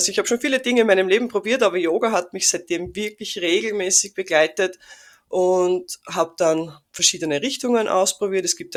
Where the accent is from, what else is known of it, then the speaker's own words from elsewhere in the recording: Austria; Also ich komme aus Österreich und es war in Österreich noch gar nicht so wirklich bekannt